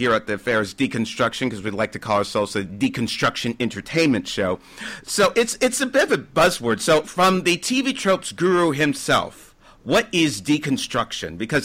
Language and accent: English; United States; accent: American; as you can tell, I'm American by my accent. And I grew up in the U.S.